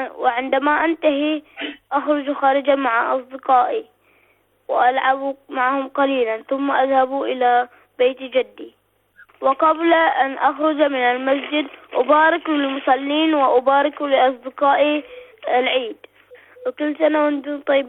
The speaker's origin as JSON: {"language": "Arabic", "country": "Bahrain", "said": "من البحرين"}